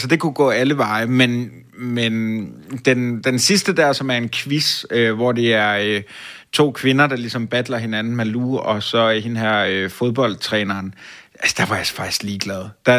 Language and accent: Danish; North Denmark Region, Denmark; nu er jeg selv fra Nordjylland, gør jeg meget ud af at nævne i alle podcast, jeg har.